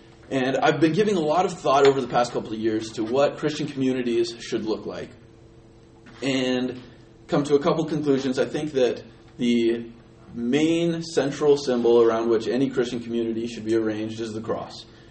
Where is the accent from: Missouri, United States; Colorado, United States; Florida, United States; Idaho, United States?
Colorado, United States; I'm originally from Colorado